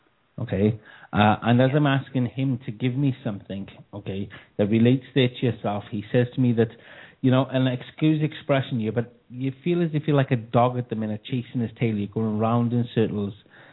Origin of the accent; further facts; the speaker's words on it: Wales, United Kingdom; Yep, that's where I'm from Wales. You know, and I kind of love Wales, I really do.